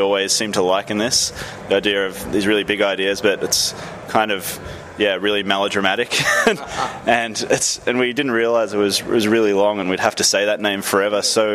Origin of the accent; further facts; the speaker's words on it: Melbourne, Victoria, Australia; we're from Melbourne, which is not really a surf city. Right. It's not a coastal city like, say, Sydney.